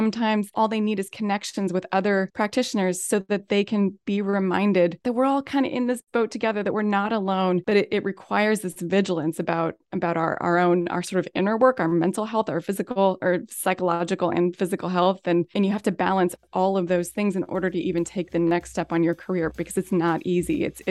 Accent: Pacific Northwest, United States; I grew up in the Pacific Northwest.

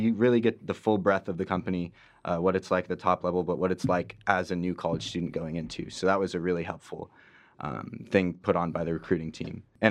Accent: Victorville, California, United States; now in Baltimore, United States; I'm from Victorville, California. That's about halfway between LA and Vegas.

